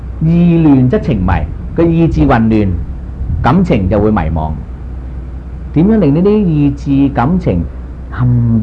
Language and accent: Cantonese; China; 我們中國人說的牛不飲水呢就不禁得牛頭低